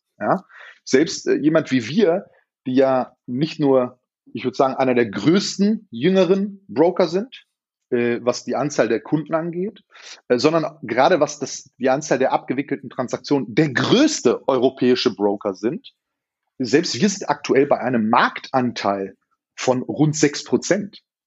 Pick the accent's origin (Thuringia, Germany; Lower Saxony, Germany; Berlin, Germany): Berlin, Germany; als Berliner steht man zu Berlin.